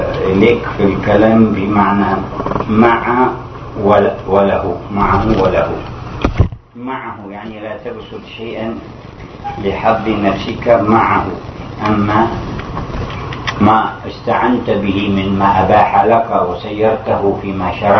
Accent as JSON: {"language": "Arabic", "region": "Hadhramaut", "country": "Yemen", "said": "وقت شدة شيعية عندنا في حضرموت"}